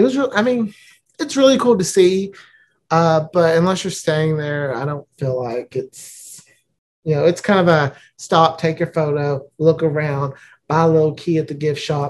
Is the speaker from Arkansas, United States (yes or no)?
yes; Arkansas, United States; Well, and for us, since we're from Arkansas, a little bit of chilly and a little bit of drizzle is like freezing temperatures.